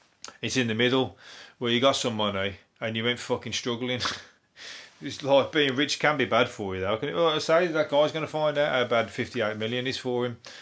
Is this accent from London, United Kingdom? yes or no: no; Birmingham, West Midlands, United Kingdom; I'm from the Wild West Midlands, which is Birmingham. Birmingham, massive. Birmingham is massive. Second biggest city in the country.